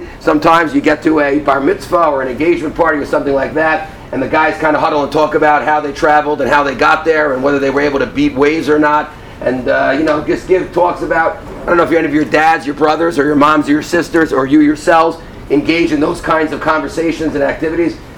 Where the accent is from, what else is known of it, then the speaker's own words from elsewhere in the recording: Teaneck, New Jersey, United States; moved away as an adult; now in Israel; So I grew up in Bergen County. I grew up in Teaneck, New Jersey, and I attended a year in Israel, then went back to America, got married.